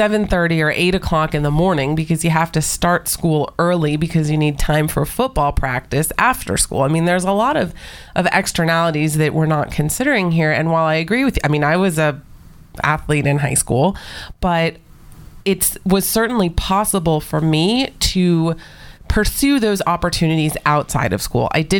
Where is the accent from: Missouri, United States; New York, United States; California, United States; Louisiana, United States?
California, United States; Los Angeles; And I'm from Los Angeles. You have to pick some team